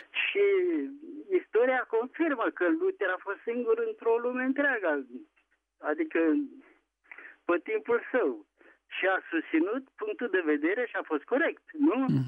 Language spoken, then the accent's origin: Romanian; Alexandria, Teleorman, Romania; Bună ziua, sunt din Alexandria, Mișule Pălatu.